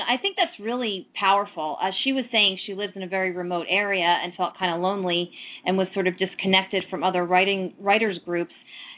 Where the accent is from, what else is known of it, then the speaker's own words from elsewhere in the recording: United States; accent: Yankee; hope that people will stay on the line and listen to my Yankee accent